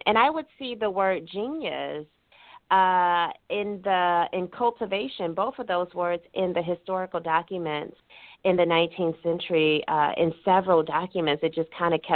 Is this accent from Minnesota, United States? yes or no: no; Gary, Indiana, United States; I grew up in Gary, Indiana, you know, outside of Chicago.